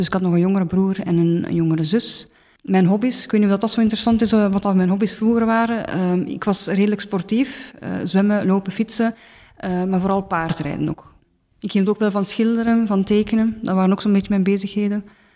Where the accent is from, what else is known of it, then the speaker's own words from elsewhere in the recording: Flanders, Belgium; ik ben ondertussen 35 jaar oud. Ik ben afkomstig van Vlaams-Brabant.